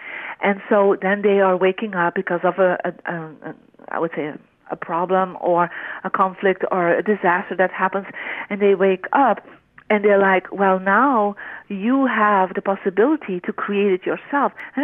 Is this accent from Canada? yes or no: no; Belgium; moved away as an adult; now in San Francisco, United States; 9 years ago I immigrated to America from Belgium. I'm a Belgian citizen. I came here and I ended up in San Francisco